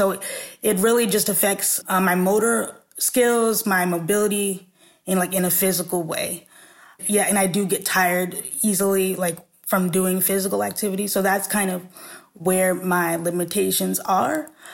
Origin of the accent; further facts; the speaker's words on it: New Jersey, United States; So I'm from New Jersey originally, and New Jersey has a program